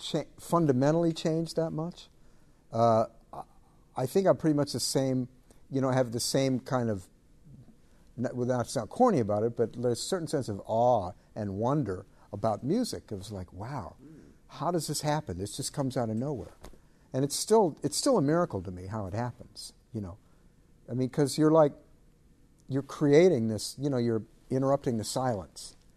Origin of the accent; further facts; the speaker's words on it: St. Louis, Missouri, United States; like teenage dances around where I grew up in St. Louis.